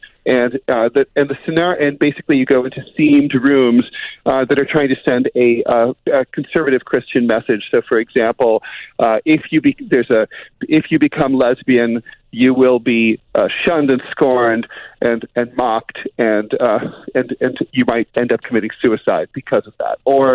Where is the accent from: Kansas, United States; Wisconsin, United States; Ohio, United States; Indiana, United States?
Ohio, United States; Dayton; in my hometown of Dayton, Ohio, at the Heavy Metal Church of Jesus